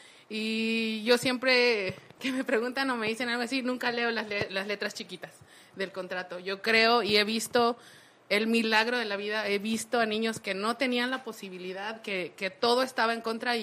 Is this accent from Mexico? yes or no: yes; Hidalgo, Mexico; now in Ciudad Juárez, Mexico; Yo vengo del estado de Hidalgo. Soy del estado de Hidalgo.